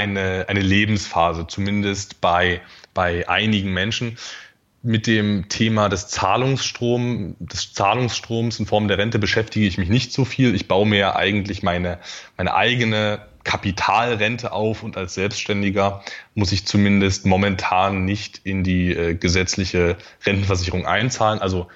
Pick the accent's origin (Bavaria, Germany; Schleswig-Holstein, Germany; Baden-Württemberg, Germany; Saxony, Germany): Saxony, Germany; Dresden; also born or lived in Erzgebirge; Also ich bin nicht in Dresden geboren, sondern habe also geboren bin ich tatsächlich im Erzgebirge. Also da doch etwa eine Stunde weg von Dresden. Aufgewachsen bin ich dann aber in Dresden